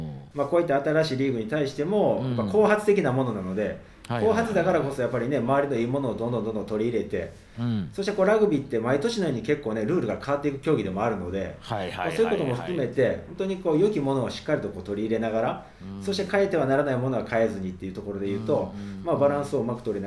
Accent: Osaka, Japan; 僕はあの大阪の下町で生まれ育ちまして、

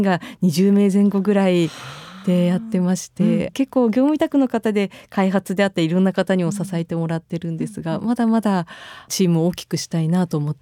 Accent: Owase, Mie, Japan; 自分の出身地のような尾鷲のようなエリアってなくなる一途をたどわざるを得ない現実も

